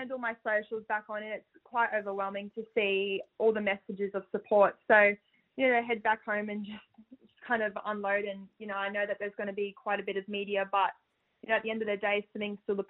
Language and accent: English; Australia; that's who I am, and I'm just a proud Aussie.